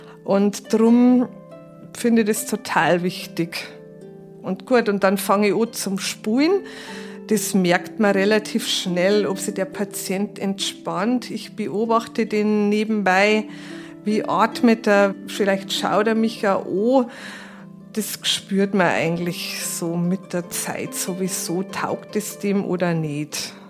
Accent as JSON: {"language": "German", "town": "Traunstein", "region": "Bavaria", "country": "Germany", "said": "ich komme aus Traunstein"}